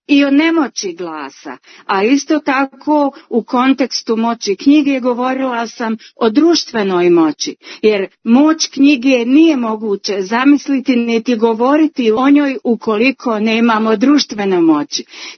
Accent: Bosnia & Herzegovina; zemlje iz koje ja dolazim, to je iz Bosne i Hercegovine.

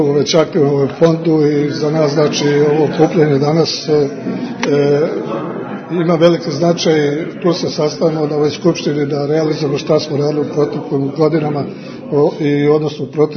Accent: Kozarska Dubica, Republika Srpska, Bosnia & Herzegovina; now in Kikinda, Serbia; Momentalno živim u Kikindi, inače sam rodom iz Kozarske Dubice i to je to.

